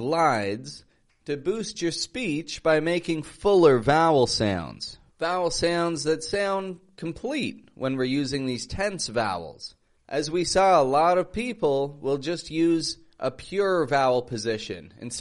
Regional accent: Toronto, Ontario, Canada; now in Mexico; I'm from Toronto, Canada, living in Mexico.

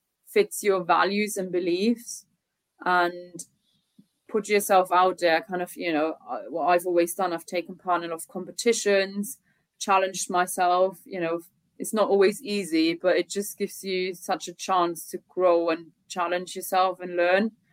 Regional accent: Germany; moved away as an adult; also born or lived in Austria; now in United Kingdom; I grew up in Germany

